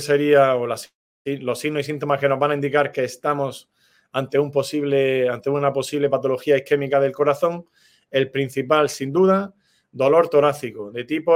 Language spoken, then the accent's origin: Spanish; Granada, Andalusia, Spain; Para los que somos de Granada, pues cuando algo es muy fuerte o muy exagerado decimos Levin, compadre, ¿no?